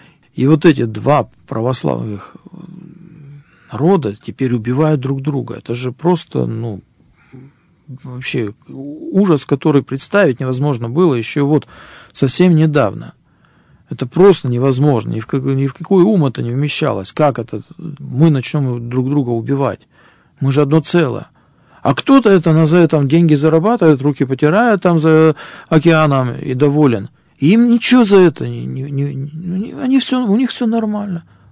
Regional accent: Ukraine; born there; Да, я родился на Украине, у меня мать украинка, чистокровная, настоящая, вот отец русский настоящий, ну как, наполовину, да, по маме, отец русский, вот, родился там, жил там в Казахстане

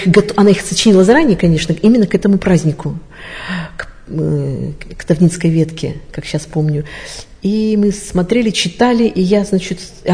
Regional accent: Verkhnyaya Salda, Sverdlovsk Oblast, Russia; Я зависала в библиотеке городской, увлекалась поэзией, вот, много читала в то время, увлекалась поэзией, читала много поэтов, и была нашему салдинскому слушателю известн

